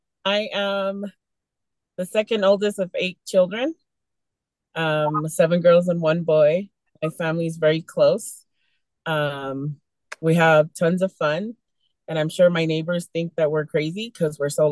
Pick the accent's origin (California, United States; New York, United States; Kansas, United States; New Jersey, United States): California, United States; now in Utah, United States; I'm from California. Yeah, I'm loving it. I love the mountains out here.